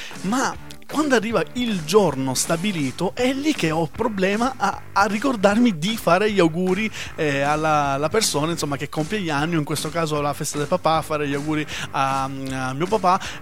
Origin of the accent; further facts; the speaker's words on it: Sicily, Italy; io che sono siciliano